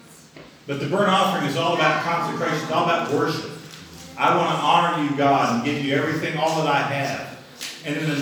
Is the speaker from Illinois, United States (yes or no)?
no; Texas, United States; I talk funny. I'm from Texas.